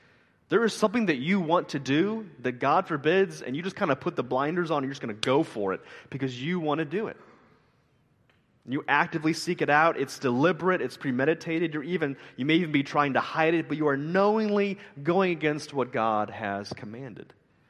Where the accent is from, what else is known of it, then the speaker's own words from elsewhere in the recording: Missouri, United States; I'm from Missouri, there's like one American president from Missouri, Harry S. Truman, right?